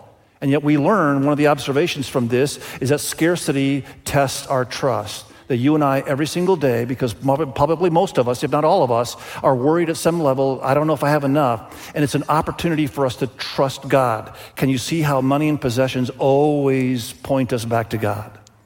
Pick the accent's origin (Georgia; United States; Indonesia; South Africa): Indonesia; I grew up in Indonesia